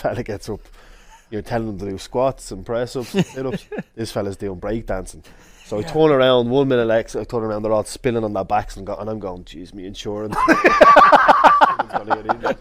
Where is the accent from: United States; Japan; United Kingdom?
United Kingdom; Belfast, Northern Ireland; So I'm relatives of West Belfast and they used to always try to put my accent on but sound like a leprechaun.